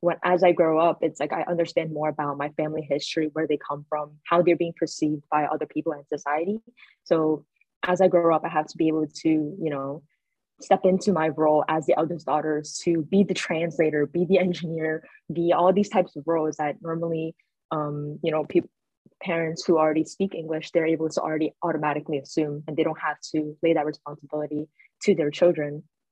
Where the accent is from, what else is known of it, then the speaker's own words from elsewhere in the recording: New York City, New York, United States; I am a American-born Chinese, born and raised in New York City.